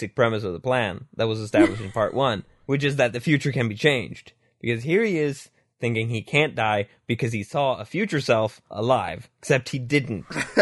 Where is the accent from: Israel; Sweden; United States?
Sweden; English is a second language; I'm in fact Swedish, and English is my second language, so sometimes some words are not in immediate reach.